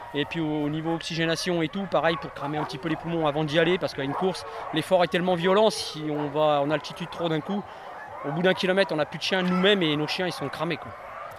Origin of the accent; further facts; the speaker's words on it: Hauts-de-France, France; je viens de l'Oise, donc à 500 km d'ici.